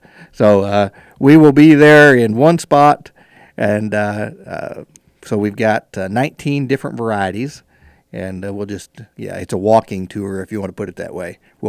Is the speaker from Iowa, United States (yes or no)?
no; Kansas, United States; and of course I come from Western Kansas. Well, we call it Western Kansas if we live here. It was North Central when I lived there, so sure. It's Phillips County.